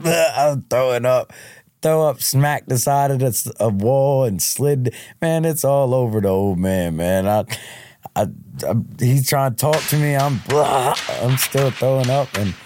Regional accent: Delaware, United States; Yeah, born and raised in Delaware.

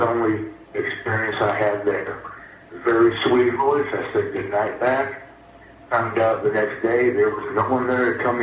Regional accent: Colorado Springs, Colorado, United States; I'm from Colorado Springs, Colorado.

